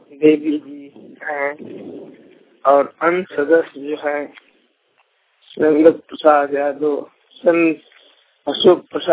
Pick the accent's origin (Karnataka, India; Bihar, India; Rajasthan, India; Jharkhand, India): Jharkhand, India; Kundli; पंचायत कुंडली, थाना लक्ष्मीगंज, जिला पलामू का रहने वाला हूँ।